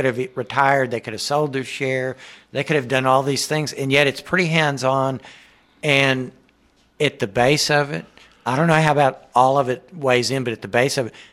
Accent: Texas, United States; this is part of my cultural bias growing up in North Texas.

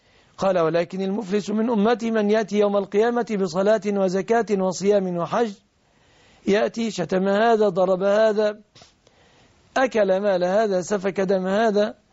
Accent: Egypt; هذا في التوصيف العرفي في بلادنا مصر لا يقال فقير

